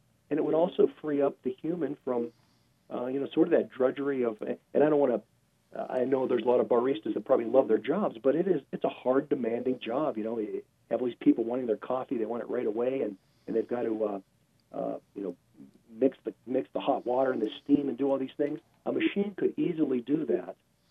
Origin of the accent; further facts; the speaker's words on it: Pittsburgh, Pennsylvania, United States; that's what I saw as a kid growing up in Pittsburgh, as many of the mills and factory jobs shut down.